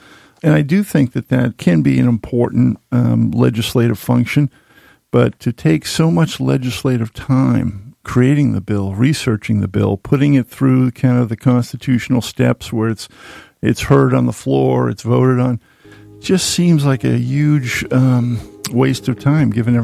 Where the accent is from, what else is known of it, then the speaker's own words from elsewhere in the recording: Needham, Massachusetts, United States; I grew up in Needham, a little suburb of Boston.